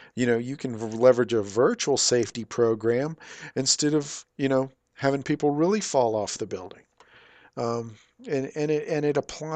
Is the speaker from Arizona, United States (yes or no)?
no; Fort Stockton, Texas, United States; my hometown of Fort Stockton, Texas, of 8,000 people